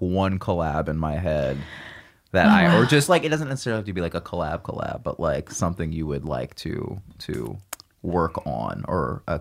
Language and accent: English; Georgia, United States; because we're from Georgia